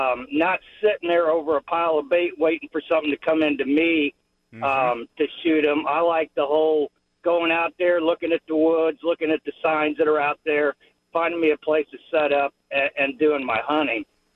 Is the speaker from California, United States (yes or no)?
no; Illinois, United States; I'm kind of a transplant, just come down here to Georgia about 3 years ago and trying out your hunting. I'm from Illinois. So in Illinois, we have quite a few restrictions up there.